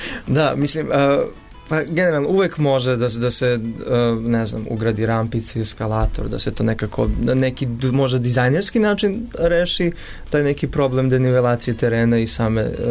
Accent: Vranje, Southern and Eastern Serbia, Serbia; gimnazija kod nas u Vranju, Bora Stanković

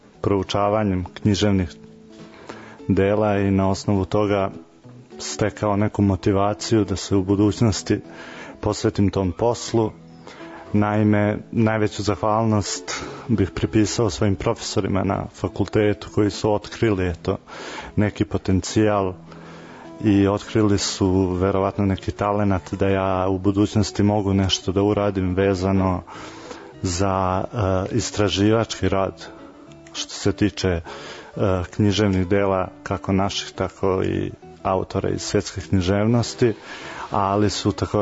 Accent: Sjenica, Šumadija and Western Serbia, Serbia; born there; rođen sam u Sjenici

